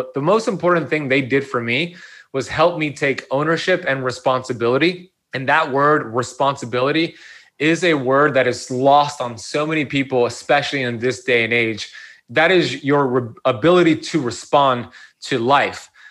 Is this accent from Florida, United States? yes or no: yes; Miami Beach, Florida, United States; So my story is that I grew up here in Miami Beach, Florida, where I still currently live. Beautiful Miami Beach, Florida. My parents immigrated here from Iran in the 1970s.